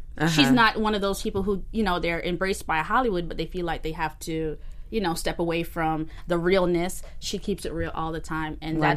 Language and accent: English; Jamaica; it reminds me of growing up in Jamaica because they were like picking plums off the trees.